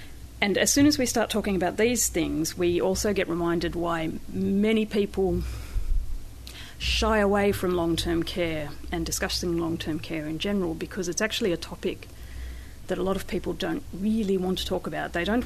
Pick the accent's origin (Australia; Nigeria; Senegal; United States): Australia; And I, as an Australian, was sitting there wondering why long-term care insurance was so successful in France